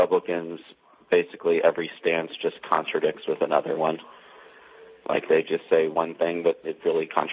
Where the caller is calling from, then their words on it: Maine, United States; especially I'm calling from Maine